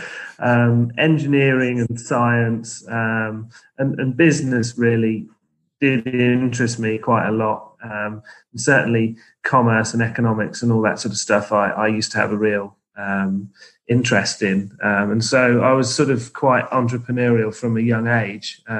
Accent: East Midlands, United Kingdom; So I'm from the Fens, so the low-lying part of Lincolnshire, not the wolds and the rolling hills that maybe most people think of. So it's all a sort of human-drained area, if you like, but with its own uniqueness

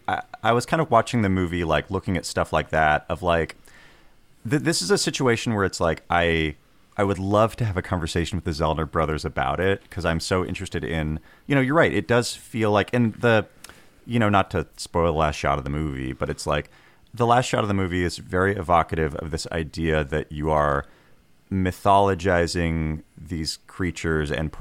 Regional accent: Tulalip, Washington, United States; growing up on the Tulalip Reds, it's like I would hear Sasquatch stories from like elders.

